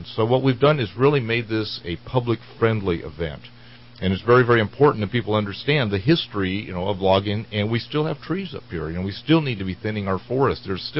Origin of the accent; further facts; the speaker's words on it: Colorado, United States; growing up in Colorado, we have property back there that's in the middle of that huge beetle kill